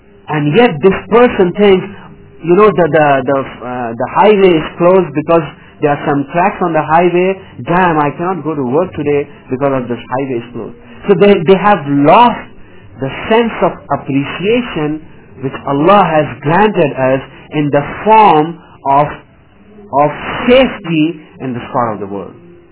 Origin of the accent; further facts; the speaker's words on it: California, United States; I am born and raised in Silicon Valley